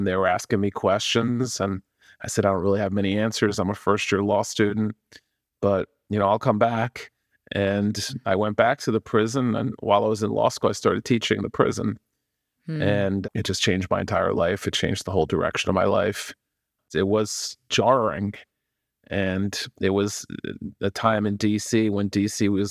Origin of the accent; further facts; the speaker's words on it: New York, United States; also born or lived in Puerto Rico; I was born in the Bronx in New York. I lived all over New York.